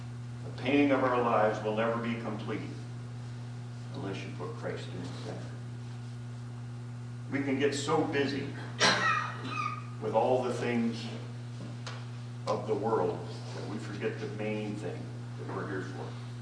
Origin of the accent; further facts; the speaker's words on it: Williamsport, Pennsylvania, United States; I come from Little League World Series headquarters. I had to have my kids playing baseball.